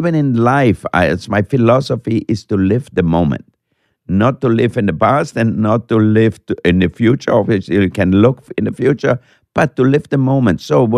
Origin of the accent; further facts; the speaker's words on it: Austria; when I grew up in Austria, we had salads, or we had peas, or we had berries that was for the summertime.